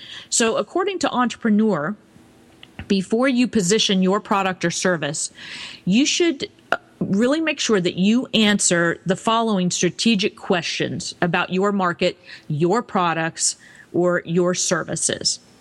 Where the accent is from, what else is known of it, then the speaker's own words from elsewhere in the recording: Kansas City, United States; now in New York City, United States; from growing up in Kansas City to New York City, where I live now, to Paris, France, to Venice, Italy.